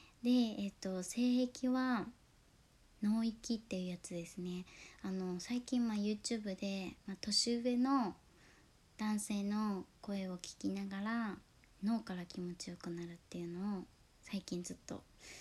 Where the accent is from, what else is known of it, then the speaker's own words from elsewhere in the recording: Shikoku, Japan; 出身は四国です。